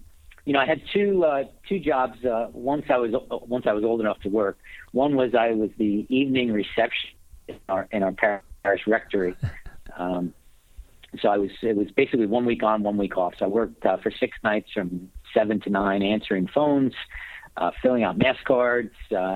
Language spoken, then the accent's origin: English; Staten Island, New York, United States; But grew up in Staten Island, New York, the forgotten borough of New York City. Went to Catholic